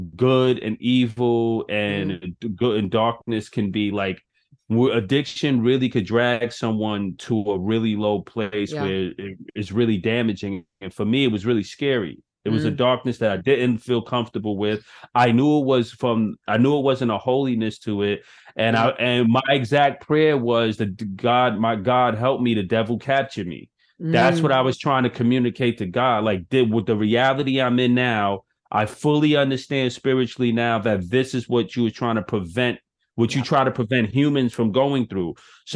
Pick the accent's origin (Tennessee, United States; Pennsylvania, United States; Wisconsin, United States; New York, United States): New York, United States; New York City; I'm from Brooklyn, New York. I am a decade sober.